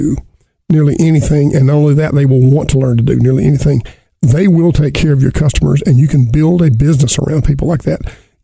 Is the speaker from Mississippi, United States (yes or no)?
no; Alabama, United States; the famed Alabama coach, Bear Bryant, who I grew up in Alabama